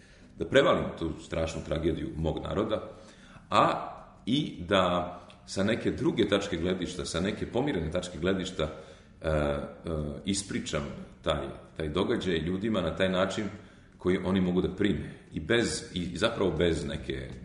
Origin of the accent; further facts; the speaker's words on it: Serbia; šta ja kao Srbin mogu da kažem